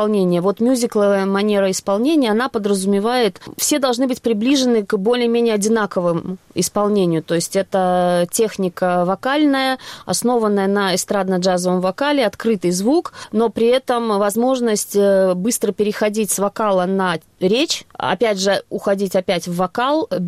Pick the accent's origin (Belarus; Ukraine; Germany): Belarus; first language be; Russian is a second language; moved away; я уехала из Беларуси. Конечно, я скучаю по родине, по нашей краине замечательной белорусской